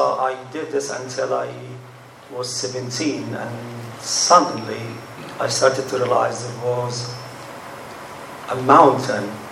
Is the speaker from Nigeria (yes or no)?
no; Cairo, Cairo Governorate, Egypt; English is a second language; moved away as an adult; now in England; I'm originally from Egypt. I was born in Egypt and came to England in 2010. So I lived there until I was 39.